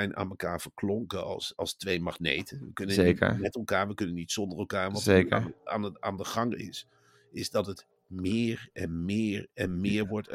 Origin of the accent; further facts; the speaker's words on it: Arnhem, Gelderland, Netherlands; want ik ben een man van de Veluwe, van Arnhem.